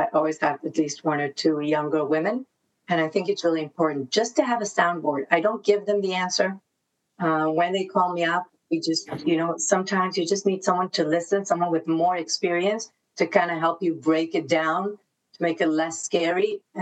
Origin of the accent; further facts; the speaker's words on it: Israel; English is a second language; I'm very Israeli. In my way, which also is confusing to people because I speak the language, but I'm not, you know, culturally.